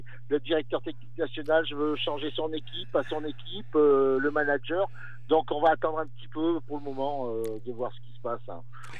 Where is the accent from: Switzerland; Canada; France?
France; Nouvelle-Aquitaine; Je retourne un peu chez moi en Nouvelle-Aquitaine, enfin c'est plutôt Poitou-Charentes